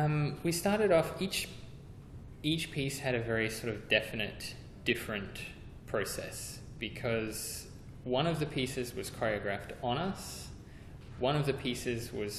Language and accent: English; Townsville, Queensland, Australia; also born or lived in United States; now in Singapore; I'm originally from Townsville, Australia, but I've had the opportunity of dancing in the States, in New York, in California, and now I'm here in Singapore.